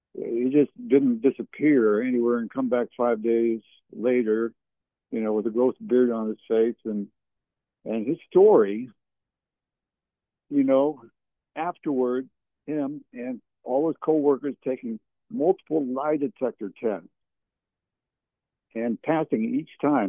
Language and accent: English; Fredericton, New Brunswick, Canada; He was from my hometown where when I lived in New Brunswick, Canada, from Fredericton, New Brunswick. I lived there from 62 to 68.